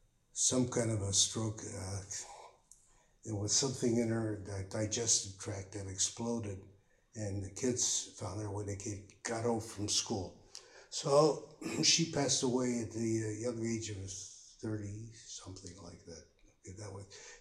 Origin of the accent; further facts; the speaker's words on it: Columbus, Ohio, United States; born there; I was born in 1924 in Columbus, Ohio. I'm a Buckeye.